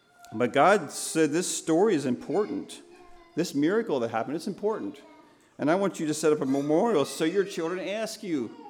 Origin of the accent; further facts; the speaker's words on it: United States; I am from Lancaster County, so that's my perspective. That's how I view the world, because I don't know anything different.